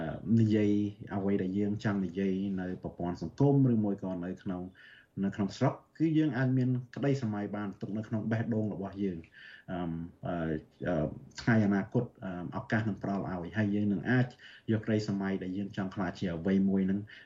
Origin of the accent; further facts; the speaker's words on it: United States; ដោយសារខ្ញុំធំធាត់នៅសហរដ្ឋអាមេរិក